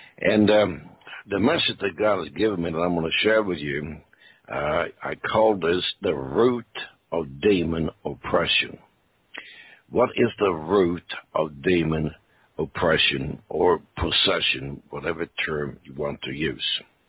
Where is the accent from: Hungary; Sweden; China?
Sweden; moved away as an adult; now in California, United States; Originally, I was born in Sweden in 1939 as World War II broke out. And I lived in Sweden until 1963 when I graduated from college with an engineering degree and moved to the United States. And we arrived in Salt Lake City.